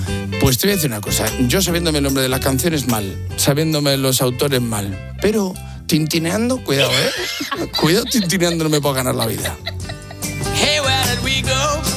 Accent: Valladolid, Castile and León, Spain; porque yo soy de Valladolid y es que se nos da mal la primera... A todos los de esa ciudad.

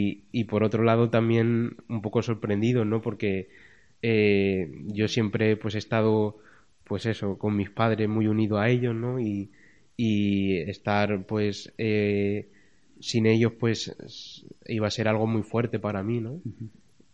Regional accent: Portillo de Toledo, Castilla-La Mancha, Spain; Soy de un pueblecito que se llama Portillo de Toledo

